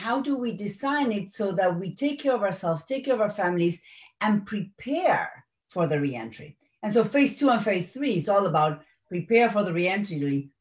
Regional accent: Argentina; I'm originally from Argentina, and in Latin America, the concept of virtual business is just a thought.

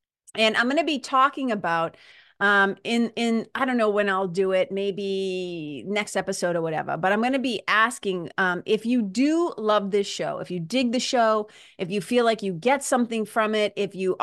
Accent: Lawrence, Massachusetts, United States; now in New Hampshire, United States; And I said, well, I live north of here. And she's like, yeah, but that accent. And I said, oh, I grew up in Mass.

